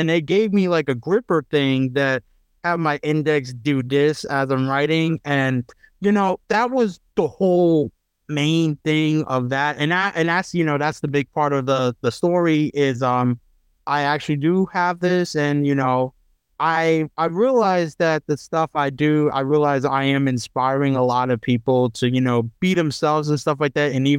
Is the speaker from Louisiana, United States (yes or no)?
yes; Louisiana, United States; also born or lived in Atlanta; what my life was like growing up in Louisiana, because the thing was, I was born in Atlanta, but I grew up here.